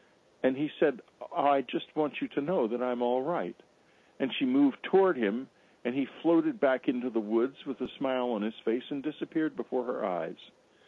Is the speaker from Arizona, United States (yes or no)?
no; San Antonio, Texas, United States; now in California, United States; It followed us to the little condo in San Antonio, Texas, my hometown, that we managed to get a hold of. I'm living now in California